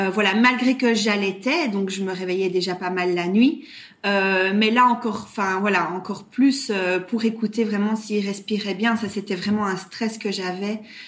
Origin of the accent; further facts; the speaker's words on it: Brussels, Brussels-Capital Region, Belgium; now in Belgian Ardennes, Belgium; À l'origine, je suis bruxelloise. Et ça fait quand même pas mal d'années que j'habite maintenant dans les Ardennes belges. D'où mon accent.